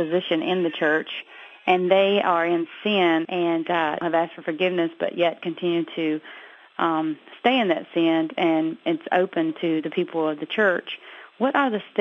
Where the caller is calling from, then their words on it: Sandy Ridge, North Carolina, United States; I am calling from Sandy Ridge, North Carolina.